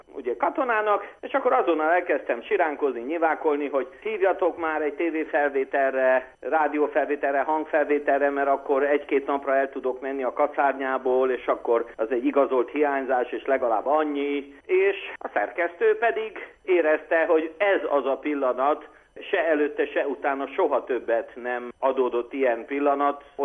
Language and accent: Hungarian; Petroșani, Hunedoara County, Romania; kisgyerekkoromban, én a Zsilvölgyében, Petrozsényben nevelkedtem